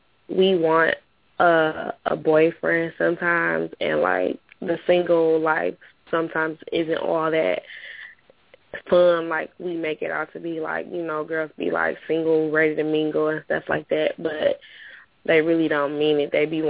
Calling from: Detroit, Michigan, United States; I'm calling from Detroit.

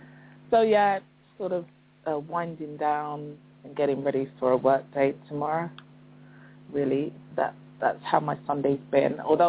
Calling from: London, United Kingdom; I'm calling from London, and you are listening to the Six Eyes Radio Show.

